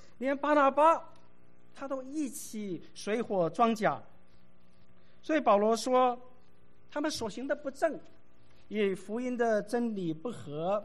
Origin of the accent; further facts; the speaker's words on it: Guangdong, China; 他们和我们老广一样，两条腿的除了人，四条腿的除了桌子，什么都吃的。